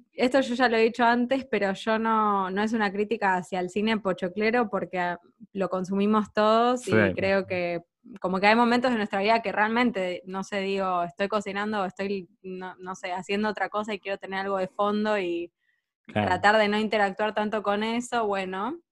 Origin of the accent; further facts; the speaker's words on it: Argentina; el primer, digamos, cine que yo, siendo argentina, que yo consumo de chiquita, es el que viene de Estados Unidos.